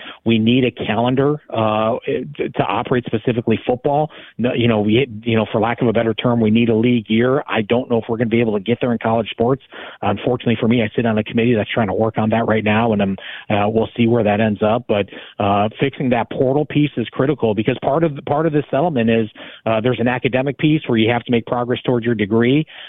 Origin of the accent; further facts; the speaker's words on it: Cleveland, Ohio, United States; and we're all from Cleveland. We all recognize how important high school sports in our hometown is